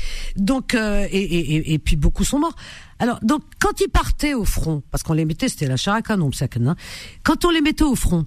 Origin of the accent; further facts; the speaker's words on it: France; On vit en France, heureusement. On est Français.